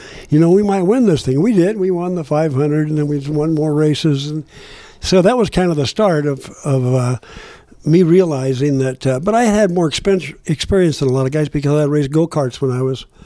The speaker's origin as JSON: {"language": "English", "town": "San Diego", "region": "California", "country": "United States", "tie": "born or raised there", "also_born_or_lived": "Tulsa", "said": "Born in Oklahoma, Tulsa, Oklahoma, and then grew up in San Diego."}